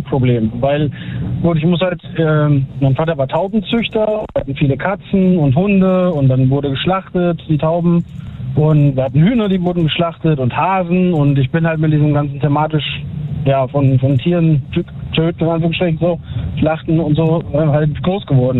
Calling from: Schenkelberg, Rhineland-Palatinate, Germany; Schenkelberg, Westerwald.

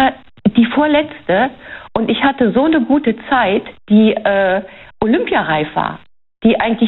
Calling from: Rhineland-Palatinate, Germany; Ich bin aus der Nähe von Speyer.

